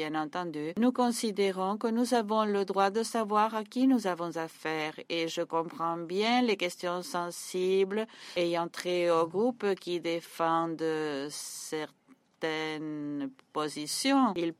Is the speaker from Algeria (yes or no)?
no; Ghana; French is a second language; je viens de l'Ouganda, du Ghana, pardon.